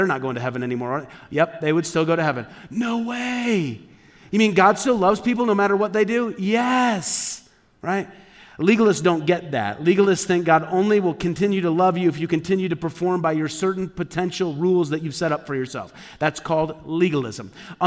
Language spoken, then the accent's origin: English; Midwest, United States; born or raised there